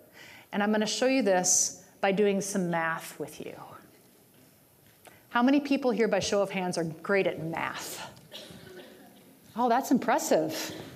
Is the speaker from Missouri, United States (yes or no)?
no; Michigan, United States; and this is the Midwesterner in me, I'm from Michigan. Yay, Midwest